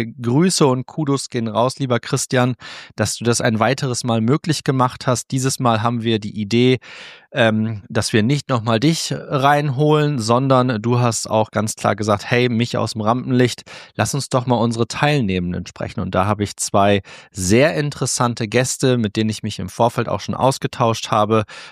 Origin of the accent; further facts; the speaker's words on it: Cloppenburg, Lower Saxony, Germany; Ich bin am Mittwoch in meiner Heimatstadt Kloppenburg